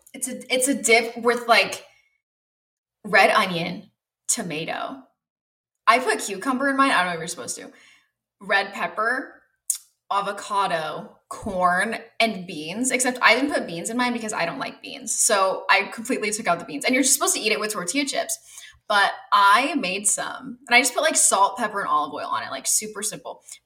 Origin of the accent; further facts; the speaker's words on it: Texas, United States; Maybe it's a Southern thing. Like I'm from Texas. I'm here in Austin.